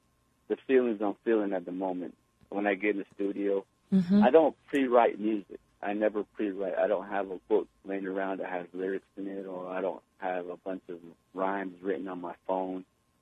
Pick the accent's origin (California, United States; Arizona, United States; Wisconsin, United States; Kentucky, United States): Arizona, United States; an independent hip-hop artist out of Arizona. I am coming from the Navajo people, the Diné, also the Lummi tribe from Washington State, Northwest tribe.